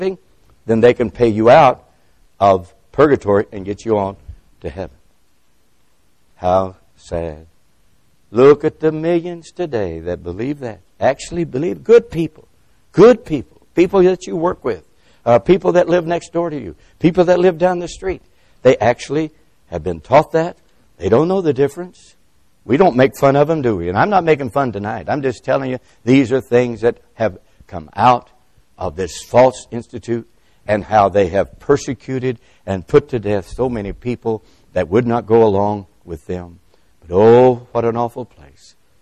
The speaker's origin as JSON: {"language": "English", "country": "United States", "said": "I was from America, and I'd come there to speak."}